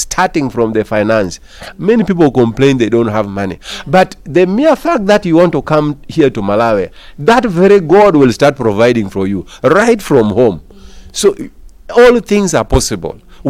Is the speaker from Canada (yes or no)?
no; Uganda; English is a second language; and I'm coming from Uganda.